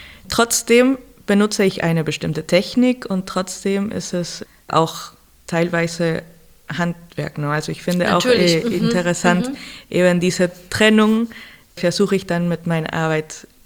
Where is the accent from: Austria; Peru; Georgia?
Peru; Lima